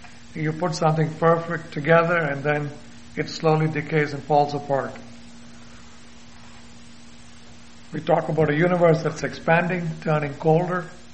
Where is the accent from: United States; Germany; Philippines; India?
India; Kerala; And in my home state of India, you know, Kerala, which is a tropical rainforest pretty much bordering the Arabian Sea